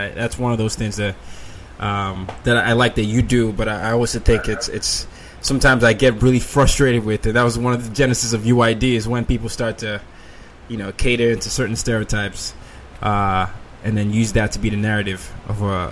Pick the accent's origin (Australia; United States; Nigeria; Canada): Nigeria; I'm Nigerian, but every time I go out, I'm perceived as African-American